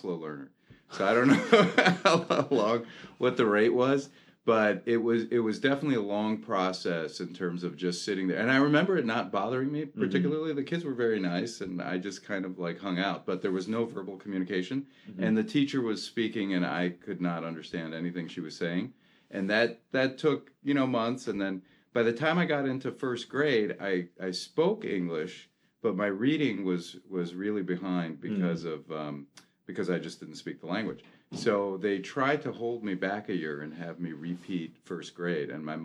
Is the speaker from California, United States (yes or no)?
no; Buffalo, New York, United States; born or raised there; also born or lived in Vienna, Austria